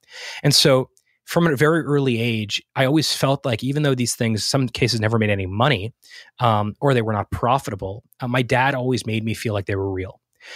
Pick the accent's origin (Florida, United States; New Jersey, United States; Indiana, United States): Florida, United States; Boca Raton; also born or lived in Montreal, Canada; So I was born in Montreal in Canada. I grew up in South Florida, Boca Raton. I went to school there as a kid.